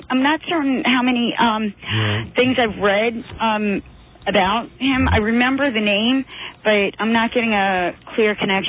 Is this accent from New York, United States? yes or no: yes; Bronx, New York, United States; I slip into a southern twang, and I'm from the Bronx anyway